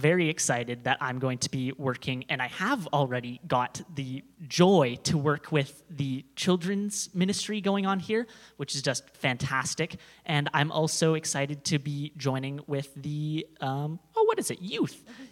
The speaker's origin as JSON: {"language": "English", "town": "Nanaimo", "region": "British Columbia", "country": "Canada", "tie": "born or raised there", "said": "I'm sort of from the island, but I've not lately been from the island. So, I was born in Nanaimo, and that's what I consider my home. So, quite close to here, relatively speaking. But the past few years, I've been at Bible College in Abbotsford."}